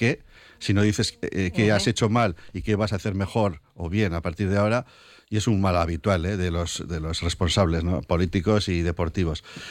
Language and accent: Spanish; Santurtzi, Basque Country, Spain; now in Getxo, Spain; Soy de la margen izquierda, soy de Santurchi.